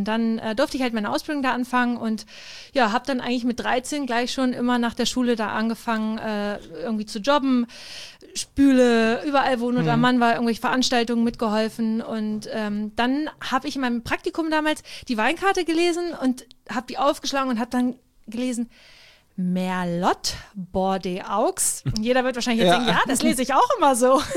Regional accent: Wolfsburg, Lower Saxony, Germany; born there; Also ich komme aus einer Gastrofamilie, also ich komme gebürtig aus Wolfsburg. Das ist eine Stadt hier, eine Stunde ungefähr entfernt

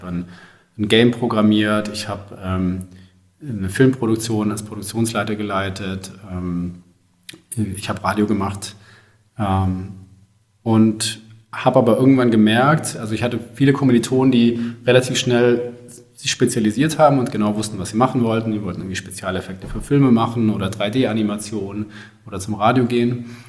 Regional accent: Baden-Württemberg, Germany; ich komme aus dem Großraum Stuttgart und bin dann damals auch zum Studium nach Stuttgart gegangen, an die Hochschule der Medien

